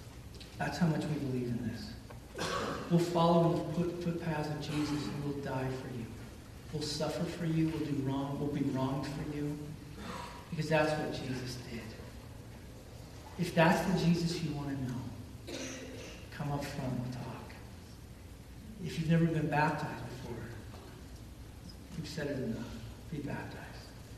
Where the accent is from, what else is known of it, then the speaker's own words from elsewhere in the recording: Wyoming, United States; I mean, I grew up in Wyoming, and I'm all for carrying guns